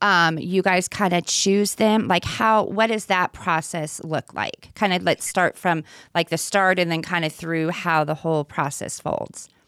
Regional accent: California, United States; because I'm from the Bay Area, and so I was very familiar with. I lived down in Vacaville for many, many years.

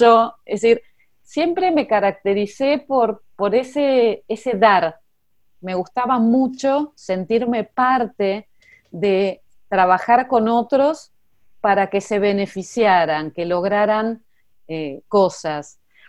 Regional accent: Argentina; Soy argentina, resido en Buenos Aires

